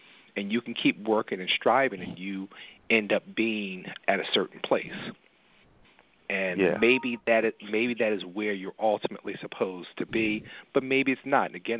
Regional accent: Philadelphia, Pennsylvania, United States; when I was growing up in North Philadelphia

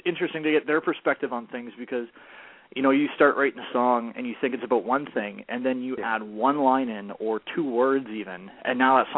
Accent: Canada; I'm a Canadian country boy.

